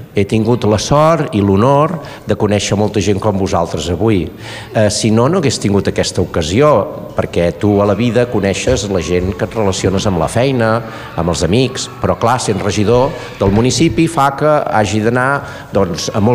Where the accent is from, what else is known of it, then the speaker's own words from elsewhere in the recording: Catalonia, Spain; tenir les llibertats com a poble català i defensar la nostra llengua i la nostra cultura